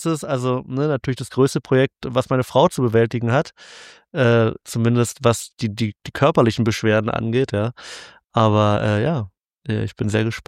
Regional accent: Berlin, Germany

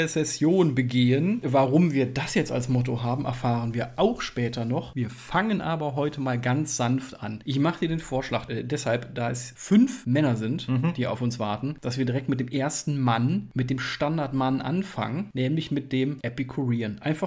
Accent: North Rhine-Westphalia, Germany; born there; now in Cologne, Germany; mittlerweile 12 Jahre Köln, dann rutscht man so ein bisschen da rein. Ich muss aber ehrlicherweise sagen, als gebürtiger Siegerländer halte ich mich da doch gerne immer noch bedeckt

